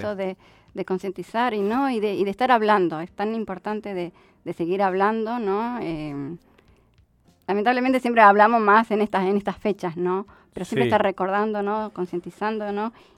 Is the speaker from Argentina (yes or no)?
yes; Argentina; Pero bueno, nosotros, por supuesto, como Argentina, queríamos la tercera esta película.